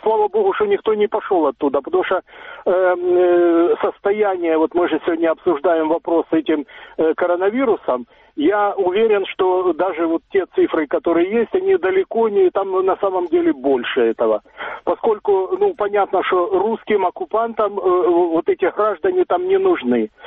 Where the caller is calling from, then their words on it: Dnipro, Dnipropetrovsk Oblast, Ukraine; город Днепр.